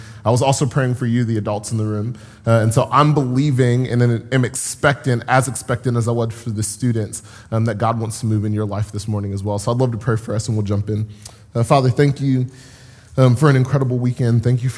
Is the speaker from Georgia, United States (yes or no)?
yes; Atlanta, Georgia, United States; I'm from Atlanta, Georgia. I drove about 13 hours in the car to get here.